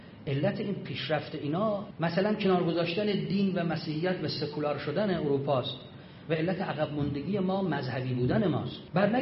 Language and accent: Persian; Iran; تا فهمید ما از ایرانیم به احترام ما بلند شد.